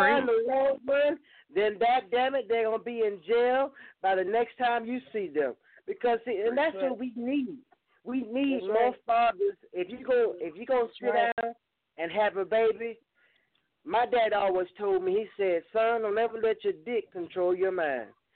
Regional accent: Columbus, Georgia, United States; I'm from Columbus, Georgia. I'm 18 years old.

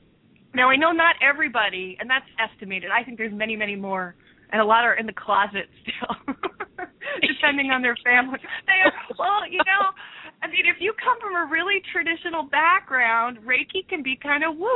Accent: New Jersey, United States; now in Seattle, United States; I mean, I came from New Jersey to Seattle almost 12 years ago because I really had a vision.

